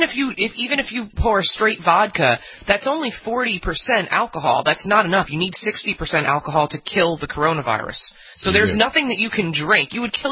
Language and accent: English; Spring Lake, New Jersey, United States; So in Jersey, you've always had to pay to get on the beach. And actually, when I was growing up in Spring Lake, you had to be a resident of Spring Lake to even sit on the beach.